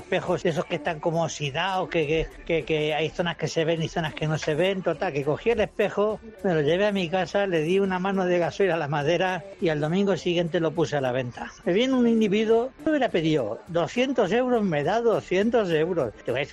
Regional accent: Marratxí, Balearic Islands, Spain; un puestecillo de cosas de segunda mano allí en un mercadillo que hacíamos en mi pueblo, en Marrachí.

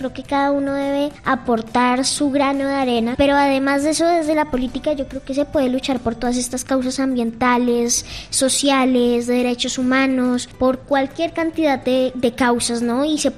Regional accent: Villeta, Cundinamarca, Colombia; also born or lived in Bogotá; Yo nací en Bogotá, pero desde los 2 años viví en un pueblito que se llama Villeta. Crecí rodeado de cabras, de gallinas, de patos, de chivitos

